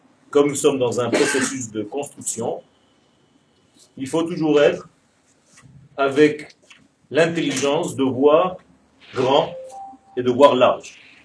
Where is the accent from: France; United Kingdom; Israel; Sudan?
Israel; Ashdod, Southern District; parce que je suis né en Israël, j'ai vécu la majorité de ma vie à Ashdod.